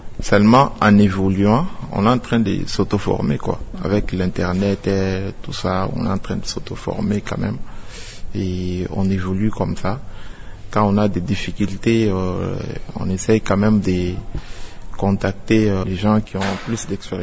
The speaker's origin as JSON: {"language": "French", "region": "Kasaï", "country": "DR Congo", "said": "On est jeune, on est du Kasaï."}